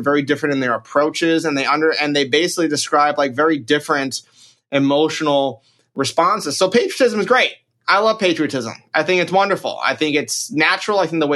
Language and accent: English; United States; I'm an American.